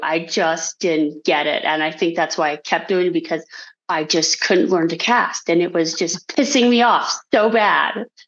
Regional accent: Moab, Utah, United States; I think it was just growing up in Moab.

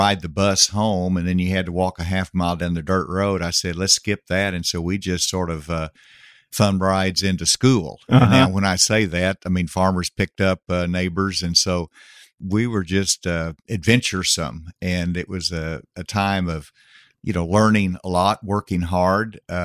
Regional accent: Gravette, Arkansas, United States; Gravett was a town of 1,000 when I grew up there. We lived 3.5 miles out in the country, half mile down a dirt road on a 280-acre farm

